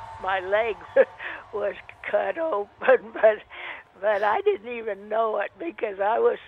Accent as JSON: {"language": "English", "region": "Iowa", "country": "United States", "tie": "born there", "said": "and I was born in Iowa in 1914."}